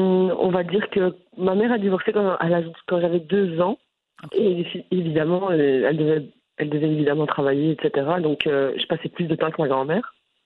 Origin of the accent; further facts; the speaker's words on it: Brussels, Brussels-Capital Region, Belgium; Je suis née à Bruxelles. Je suis née à Bruxelles, j'ai grandi à Bruxelles. Et donc, j'ai connu le Maroc par les vacances et la culture à la maison.